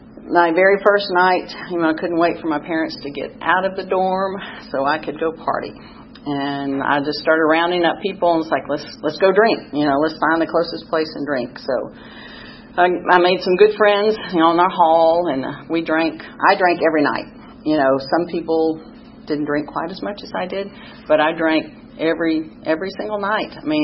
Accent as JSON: {"language": "English", "town": "Chattanooga", "region": "Tennessee", "country": "United States", "tie": "born or raised there", "said": "there was a bar in Chattanooga I grew up in Chattanooga, we would go to."}